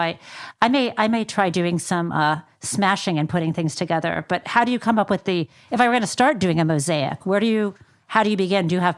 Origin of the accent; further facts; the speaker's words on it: Michigan, United States; because I'm from Michigan, as I mentioned